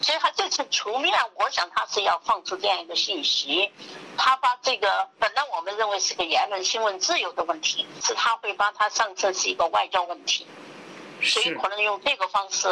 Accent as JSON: {"language": "Chinese", "country": "Hong Kong", "said": "比如我们香港人在讨论这些问题"}